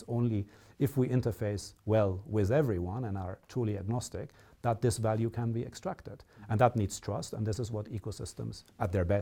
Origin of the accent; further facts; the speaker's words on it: Cairo, Cairo Governorate, Egypt; growing up in Egypt, which is both a beautiful place. Cairo is a massive city. It's a very difficult place.